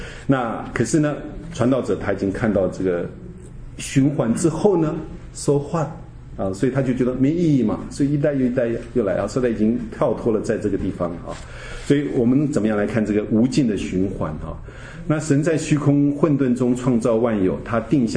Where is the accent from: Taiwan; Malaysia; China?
China; 我们中国人也讲到说天行健啊，君子自强不息，对不对？